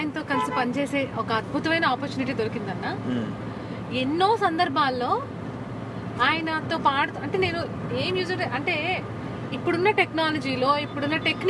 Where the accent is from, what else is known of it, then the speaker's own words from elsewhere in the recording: Vizianagaram, Andhra Pradesh, India; also born or lived in East Godavari; Actually నేను విజయనగరంలో పెరిగాను, but native from east Godavari అన్న.